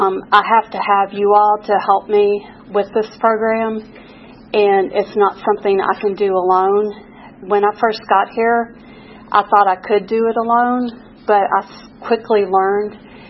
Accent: Louisville, Kentucky, United States; But anyway, I was raised in Louisville, Kentucky.

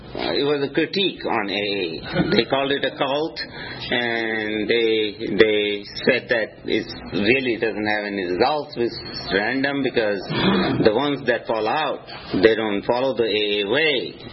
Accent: India; Now you have to recall my heritage now. I'm from India. There's a God salesman on every street corner in India.

